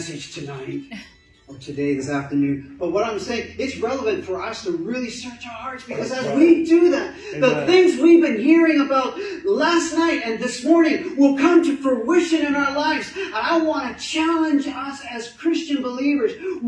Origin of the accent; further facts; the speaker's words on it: Canada; I'm from Canada, and I'm going back, so I'm sorry.